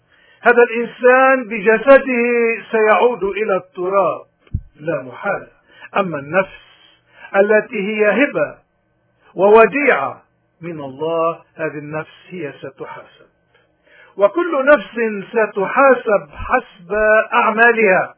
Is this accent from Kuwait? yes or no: no; Lebanon; واللي بالواقع نحن بحاجة إلى اليوم لمفهومة لروحيتها كلبنانيين